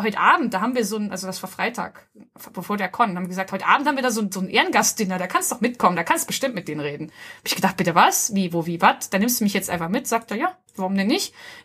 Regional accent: Hamburg, Germany; als ich sage, dass ich aus Hamburg komme

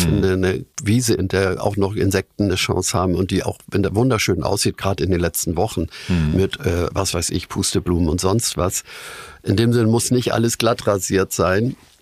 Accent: Hamburg, Germany; weil ich irgendwie als Hamburger natürlich mich mitgefreut habe.

